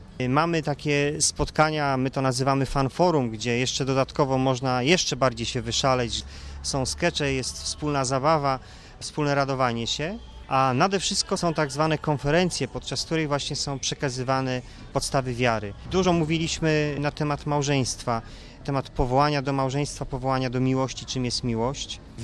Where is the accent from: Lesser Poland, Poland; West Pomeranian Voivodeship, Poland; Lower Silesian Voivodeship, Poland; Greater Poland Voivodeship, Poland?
West Pomeranian Voivodeship, Poland; Szczecin; jestem ze Szczecina, jestem lekarzem.